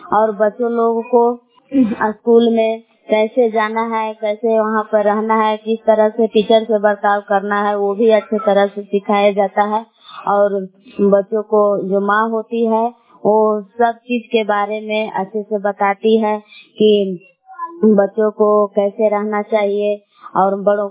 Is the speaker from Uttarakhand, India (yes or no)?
no; Belang, Bihar, India; मैं ग्राम बेलांग जिला कैमूर भगवान के निवासी हूँ।